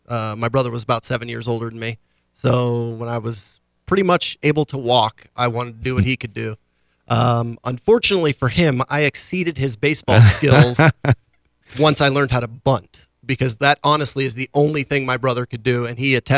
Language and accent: English; Pittsburgh, Pennsylvania, United States; I had lots of opportunities around where I grew up in Pittsburgh to play collegiately, both baseball and soccer